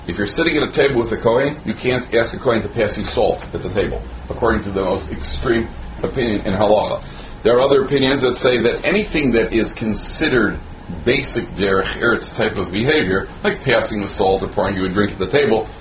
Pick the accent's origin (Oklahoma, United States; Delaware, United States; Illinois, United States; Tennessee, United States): Illinois, United States; Chicago; the Rav of the Shul, where I grew up in Chicago